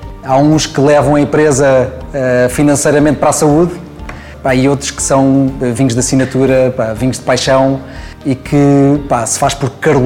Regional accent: Cascais, Lisbon, Portugal; Cascais, Praia do Guincho, Praia Grande, no fundo foi onde eu cresci e onde estão as minhas memórias de criança.

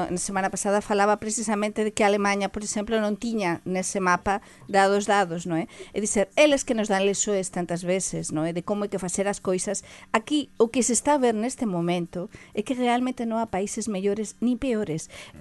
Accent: La Rioja, Spain; also born or lived in Galicia; Rioja, na Rioja, por exemplo, a minha terra, não é? Tenho a mistura, sabem, da Rioja e da Galiza

